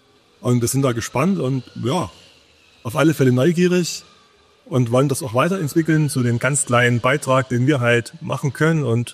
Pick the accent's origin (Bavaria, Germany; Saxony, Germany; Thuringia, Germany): Saxony, Germany; Also es ist halt meine Heimat, ich bin hier geboren und ich mag einfach die Landschaft, die Wälder, wo ich einfach wahnsinnig gerne bin.